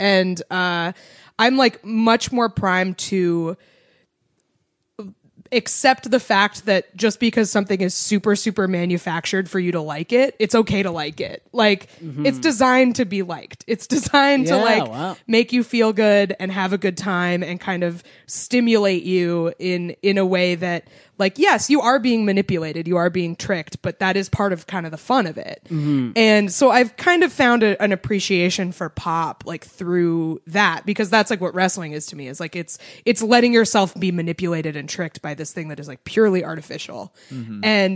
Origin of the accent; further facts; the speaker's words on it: New England, United States; I liked like I grew up in New England. I liked like Boston hardcore.